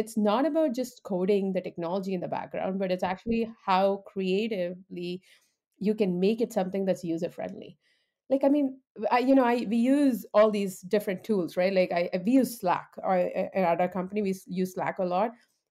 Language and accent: English; Dubai, United Arab Emirates; now in Canada; So, I grew up in Middle East in Dubai, but then I moved to Canada. So I'm talking from the true North, Canada, 15 years ago.